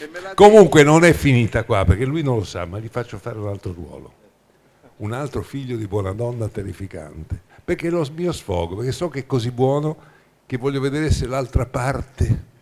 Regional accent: Genoa, Liguria, Italy; born there; Io sono della Repubblica Genovese, sono nato a Genova

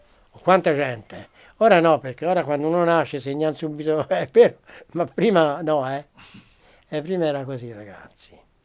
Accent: Lucca, Tuscany, Italy; born there; sono nato sotto la provincia di Lucca. Qui eravamo Lucca, ora è venuta Pistoia, viene cambiato tutto.

